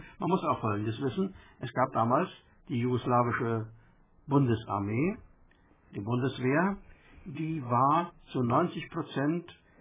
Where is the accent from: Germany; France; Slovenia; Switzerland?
Slovenia; ich sehe nicht ein als Slowene, dass ich nur das lernen muss